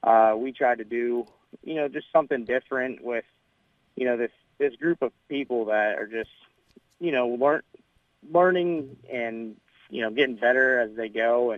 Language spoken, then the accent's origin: English; Pennsylvania, United States; Well, originally I'm from Pennsylvania. I got a scholarship to come out to SIUE, where I wrestled for 5 years